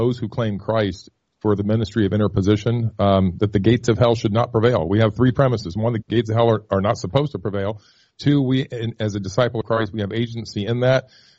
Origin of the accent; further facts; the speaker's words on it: Columbus, Ohio, United States; I grew up in Columbus, and so I love Cleveland, love Cincinnati, love Ohio. So as a Buckeye, I can tease a little bit